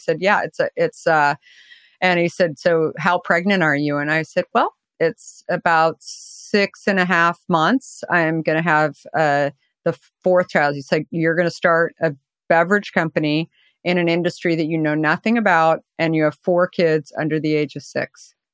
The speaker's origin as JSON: {"language": "English", "region": "Arizona", "country": "United States", "tie": "born or raised there", "said": "I grew up in Arizona."}